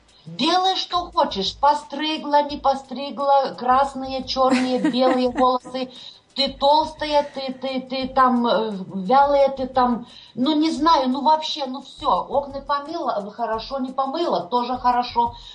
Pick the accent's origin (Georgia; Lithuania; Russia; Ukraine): Lithuania; now in Ireland; Мы с мужем, с семьей сейчас живем в Ирландии. Мы сами из Литвы.